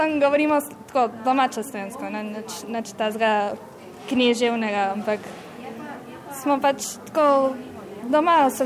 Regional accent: Buenos Aires, Argentina; Prihajam iz Buenos Airesa, učim v slovenski šoli v Buenos Airesu.

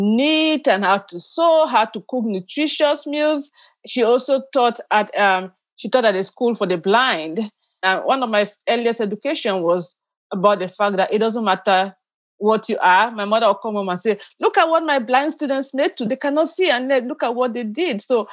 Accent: Limbe, Southwest Region, Cameroon; now in United States; So I was born in Cameroon. I am from a town called Limbe, which is right on the Atlantic Ocean. At this point, it's like a small city.

